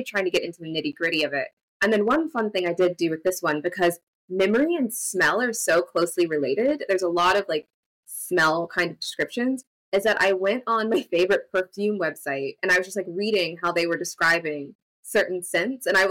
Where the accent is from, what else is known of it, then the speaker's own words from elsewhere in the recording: the South, United States; I'm from the South.